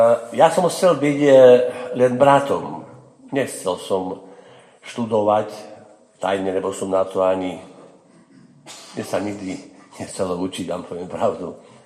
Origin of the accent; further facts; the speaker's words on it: Žilina Region, Slovakia; Som z Oravy tiež viem pracovať však.